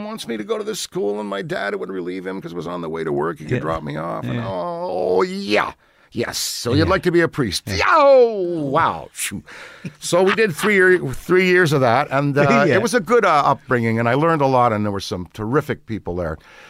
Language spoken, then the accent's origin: English; Ottawa, Ontario, Canada; born there; So I'm Canadian. I was born in Ottawa.